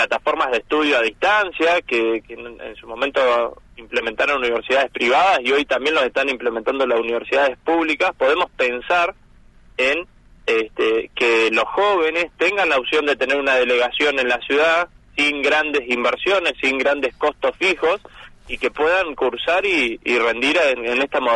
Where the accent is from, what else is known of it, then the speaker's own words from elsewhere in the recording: Ingeniero Huergo, Río Negro, Argentina; Sí, sí, soy nacido, criado acá en Huergo, tercer generación acá en la localidad.